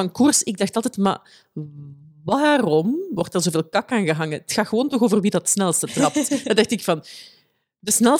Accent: Ronse, East Flanders, Belgium; ik ben van Ronse afkomstig.

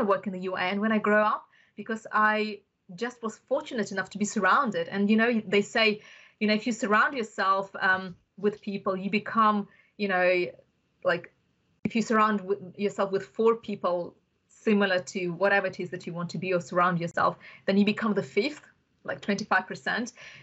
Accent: Bukhara, Bukhara Region, Uzbekistan; first language Russian; English is a second language; So my native language was Russian. And so I spent a lot of time since I was about 9 learning English independently and with really good teachers. And we were just very lucky. We were a specialist English school in Bukhara, which is like a village, a tiny, tiny town.

